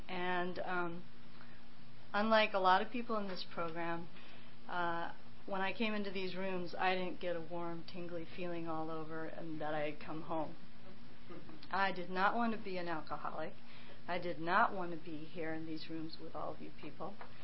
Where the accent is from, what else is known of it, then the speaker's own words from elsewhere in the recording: Saratoga, California, United States; Well, I grew up in Saratoga, as it says, and I grew up in the hills, and as a child, I was a real isolator from the get-go.